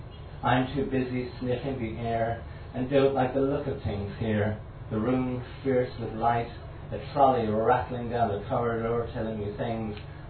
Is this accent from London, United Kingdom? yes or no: yes; London, United Kingdom; born there; because I was born in London, from that date.